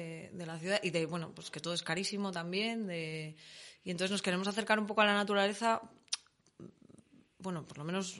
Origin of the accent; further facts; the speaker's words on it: Madrid, Community of Madrid, Spain; Manu y yo somos de Madrid